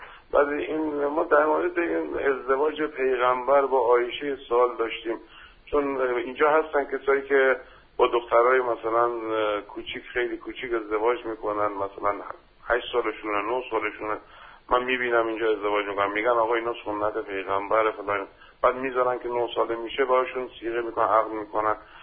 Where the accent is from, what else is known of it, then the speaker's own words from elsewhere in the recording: Kerman, Iran; من بچه کرمان هستم، بابام سنی، مامانم شیعه.